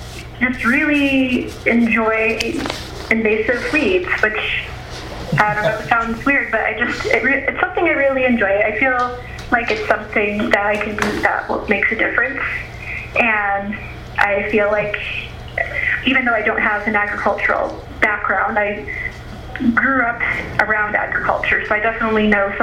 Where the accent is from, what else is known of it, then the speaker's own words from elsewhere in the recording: Michigan, United States; where I grew up in Berrien County, Michigan, it's one of the bigger agricultural areas